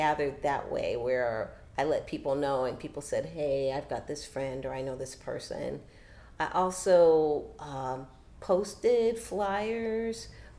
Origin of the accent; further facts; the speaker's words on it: Chicago, Illinois, United States; But it came out of growing up in Chicago, living so close and yet so far away, you know, from Robert Taylor and Stateway Gardens in particular